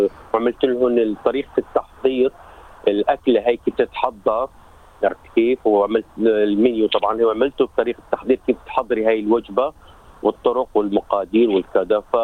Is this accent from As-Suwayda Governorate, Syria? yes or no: no; Deir ez-Zor, Deir ez-Zor Governorate, Syria; لا والله أنا من دير الزور. من محافظة دير الزور. منطقة الشرقية احنا.